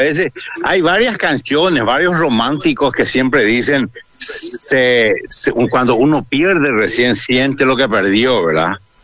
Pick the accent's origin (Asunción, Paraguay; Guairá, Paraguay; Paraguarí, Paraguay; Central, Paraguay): Asunción, Paraguay; yo soy asunceno, pero estoy queriendo solicitar ya mi adopción para ser ayolense.